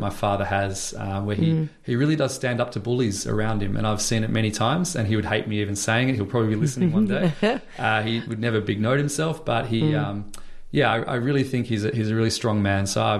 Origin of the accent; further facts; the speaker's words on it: Melbourne, Victoria, Australia; also born or lived in Townsville; I'm a Melbourne boy. My parents were teachers working in the education system and grew up in Melbourne, the Dandenongs, Townsville for a little while, and then back to Melbourne. So I'm from the Cheltenham, Parkdale area.